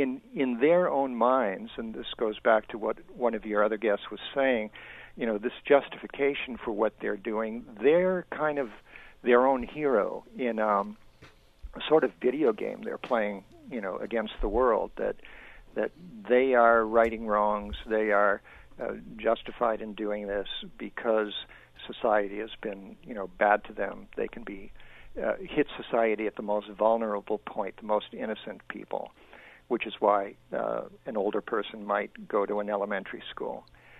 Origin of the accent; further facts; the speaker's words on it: United States; I mean, coming back into this country, I'm born American. I spent most of my life here, but I spent a lot of years overseas.